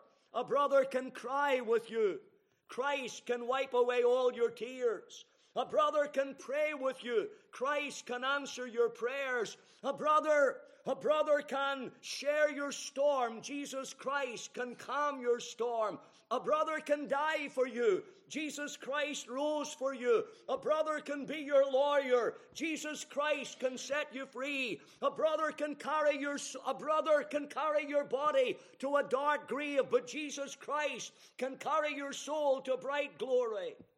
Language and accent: English; Banbridge, Northern Ireland, United Kingdom; born there; I was born in Banbridge.